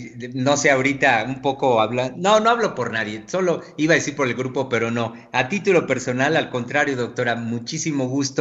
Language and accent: Spanish; Mexico; nuestra identidad nacional, nuestra identidad como mexicanos en la consolidación exactamente de nuestro país, de nuestra nación.